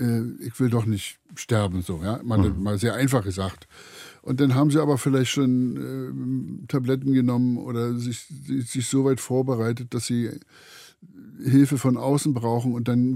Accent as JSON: {"language": "German", "region": "East Germany", "country": "Germany", "tie": "born or raised there", "said": "Ich bin ja in der DDR groß geworden"}